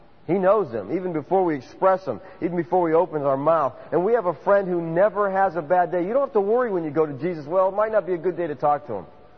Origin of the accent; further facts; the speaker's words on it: Erie, Pennsylvania, United States; I thought that was interesting because I grew up in Erie, Pennsylvania.